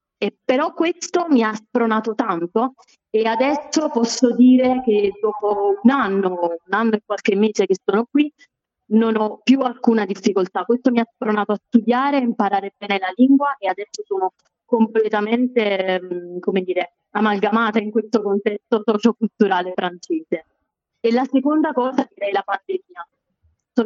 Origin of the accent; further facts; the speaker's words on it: Naples, Campania, Italy; moved away; io sono italiana, io vengo da Napoli. Ma adesso lavoro